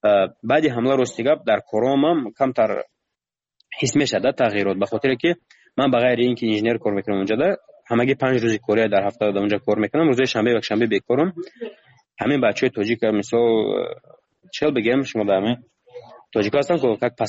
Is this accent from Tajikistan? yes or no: yes; Tajikistan; من گفتم من تاجیکم گفتم از تاجیکستانم